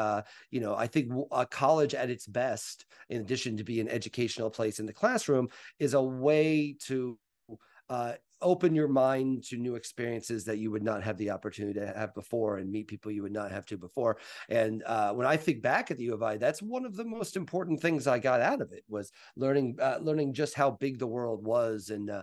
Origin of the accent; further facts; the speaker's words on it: Mattoon, Illinois, United States; I grew up in Mattoon, Illinois, about an hour south of Champaign, grew up watching every Illini basketball game.